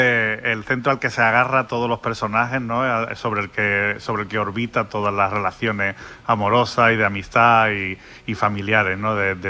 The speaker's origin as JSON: {"language": "Spanish", "region": "Andalusia", "country": "Spain", "said": "como andaluz lo he hecho ya en otras películas andaluzas"}